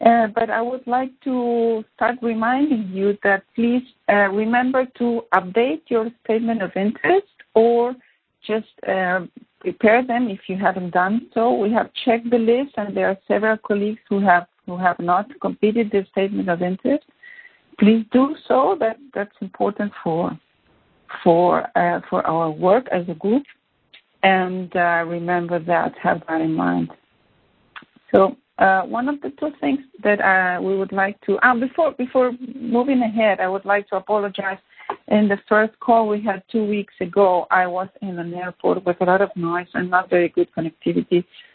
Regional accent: Argentina; I am from Argentina.

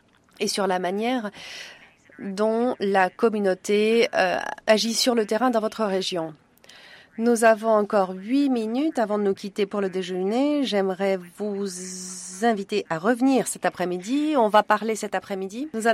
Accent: Jordan; je viens de Jordanie. Ça fait 2 ans maintenant que je travaille à l'ICANN.

